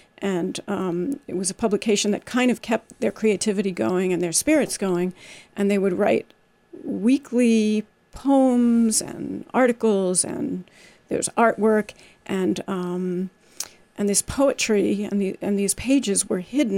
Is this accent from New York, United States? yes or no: yes; New York, United States; No, I'm from New York originally. I live in Rhode Island, and I'm the artist in residence and a professor of music at Rhode Island College.